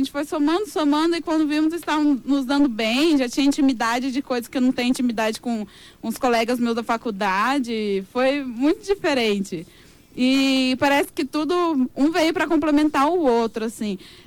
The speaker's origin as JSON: {"language": "Portuguese", "town": "Jardim", "region": "Mato Grosso do Sul", "country": "Brazil", "lives_now": "Dourados, Brazil", "said": "Eu sou de Jardim, mas eu resido aqui em Dourados faz 5 anos já."}